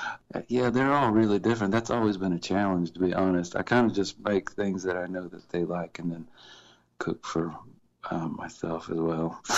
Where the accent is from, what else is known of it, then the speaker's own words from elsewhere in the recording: Columbia, South Carolina, United States; we grew up together in Columbia, South Carolina